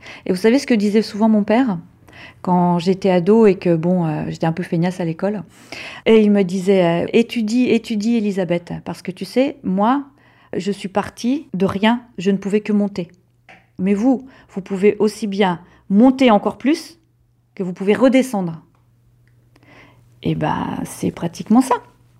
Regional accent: Neuilly-sur-Seine, Île-de-France, France; born there; Alors moi je suis née à Neuilly-sur-Seine, fille d'émigrés portugais.

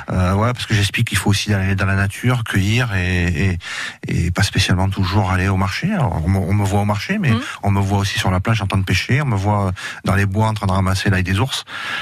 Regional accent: Bordeaux, Nouvelle-Aquitaine, France; Moi, je suis amoureux de mon terroir et je suis bordelais, je le revendique.

